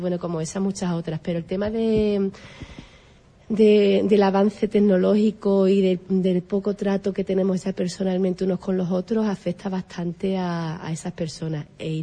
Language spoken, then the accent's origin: Spanish; Seville, Andalusia, Spain; born there; Nací en Sevilla.